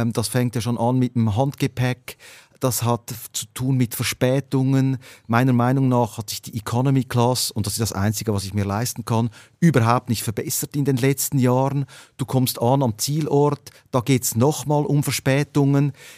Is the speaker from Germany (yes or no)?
no; Kloten, Zurich, Switzerland; Ich komme ja aus Kloten, aus der Stadt, wo der große Flughafen der Schweiz steht.